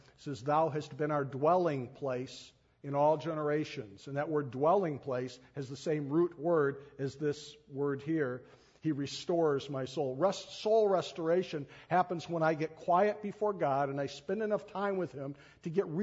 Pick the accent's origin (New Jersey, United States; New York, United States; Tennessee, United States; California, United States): New York, United States; New York City; And I can cover a mile faster than anybody else because I'm a New Yorker.